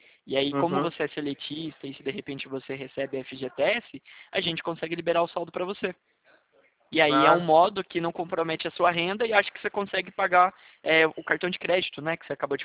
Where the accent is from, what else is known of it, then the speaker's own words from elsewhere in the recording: São José dos Campos, São Paulo, Brazil; Eu sou daqui da região de São José dos Campos, né?